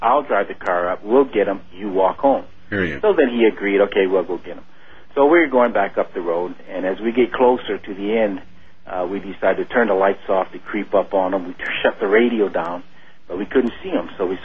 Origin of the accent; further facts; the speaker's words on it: Hawaii, United States; now in Las Vegas, United States; I'm originally from Hawaii, and there's a whole bunch of stars.